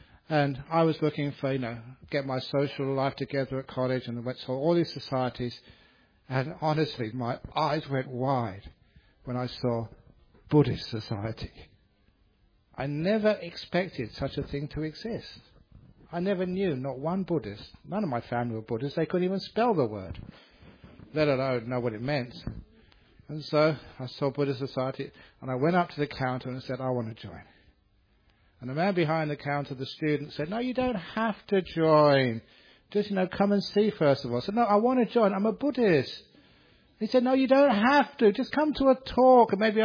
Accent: Cambridge, East of England, United Kingdom; Basically, we grew up together in Cambridge.

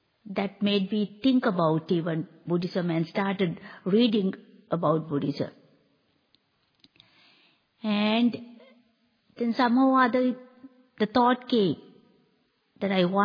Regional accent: Sri Lanka; I'm originally from Sri Lanka. And other than the fact that I was born a Buddhist, I was not a practicing Buddhist.

